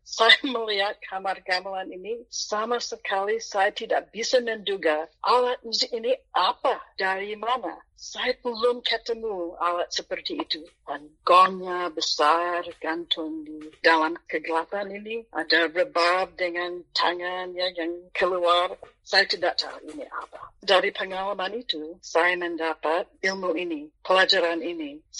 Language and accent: Indonesian; United States; Indonesian is a second language; Saya orang Amerika, tetapi di dalam jiwa saya juga ada orang Indonesia.